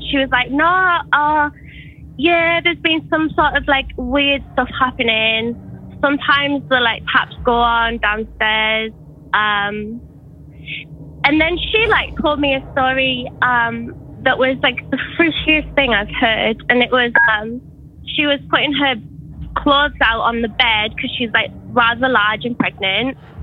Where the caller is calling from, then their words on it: New Zealand; I'm calling from New Zealand.